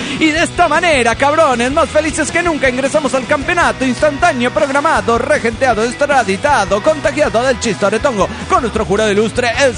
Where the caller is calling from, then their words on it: Hidalgo del Parral, Chihuahua, Mexico; de Hidalgo, de Parral, México.